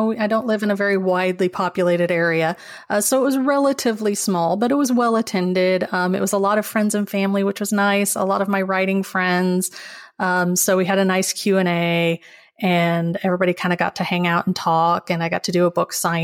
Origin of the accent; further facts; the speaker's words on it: Midwest, United States; I will say I am from the Midwest, so local is kind of a wide radius.